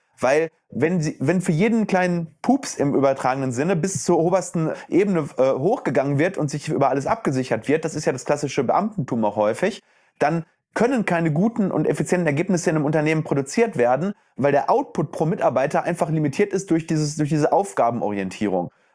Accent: Herne, North Rhine-Westphalia, Germany; ich komme aus Herne.

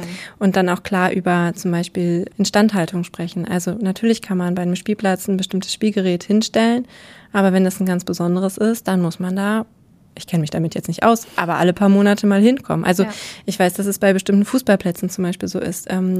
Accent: Dortmund, North Rhine-Westphalia, Germany; Das stimmt, ich komme aus Dortmund.

